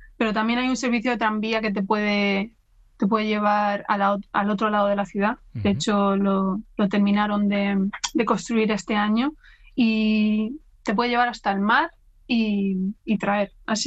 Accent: Spain; now in Edinburgh, United Kingdom; también como español, te recomendaría ir para ver

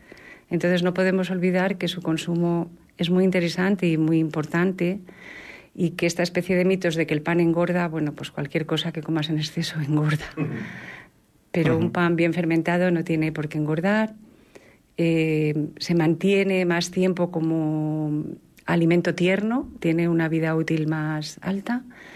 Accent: Zamora, Castile and León, Spain; yo soy zamorana y quiero comentar que va a haber un PanFest en Zamora en 2027

